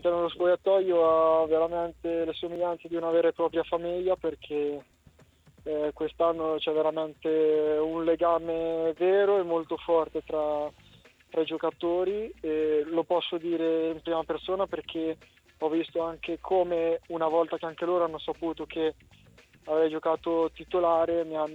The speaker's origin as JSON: {"language": "Italian", "town": "Ancona", "region": "Marche", "country": "Italy", "said": "siamo tutti di Ancona"}